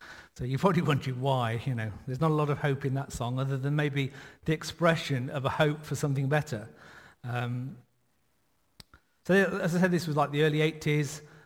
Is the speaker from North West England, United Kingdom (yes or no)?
no; East Midlands, United Kingdom; Now, I grew up in Nottinghamshire when I was sort of late teens.